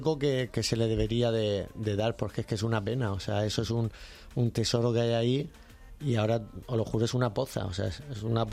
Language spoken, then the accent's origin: Spanish; Murcia, Region of Murcia, Spain; Digo, exagerado no, es que soy de Murcia, no.